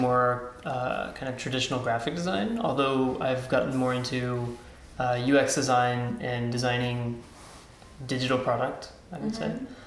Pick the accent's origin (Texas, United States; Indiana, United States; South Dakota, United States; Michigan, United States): Texas, United States; now in Prague, Czechia; I'm from Texas originally, so the US.